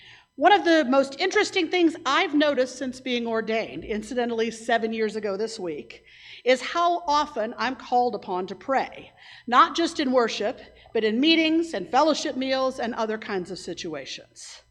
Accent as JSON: {"language": "English", "region": "Kentucky", "country": "United States", "tie": "born or raised there", "said": "The church I grew up in Kentucky took the bread individually to celebrate our individual relationships with Christ"}